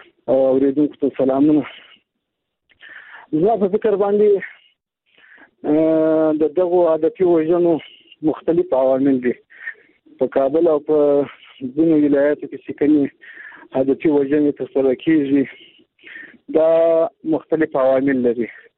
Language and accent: Pashto; Afghanistan; زه خپل هم د یو افغان په حیث باندې یو تشویش لرم.